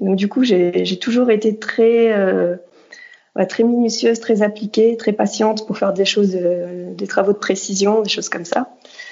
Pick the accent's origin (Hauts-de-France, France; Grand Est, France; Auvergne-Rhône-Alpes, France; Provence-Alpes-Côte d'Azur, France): Hauts-de-France, France; je suis du nord de la France, donc une petite ville à côté de Dunkerque. Voilà, donc j'ai grandi au bord de la mer du Nord. Voilà, dans une maison avec un jardin. J'étais tout près de la plage.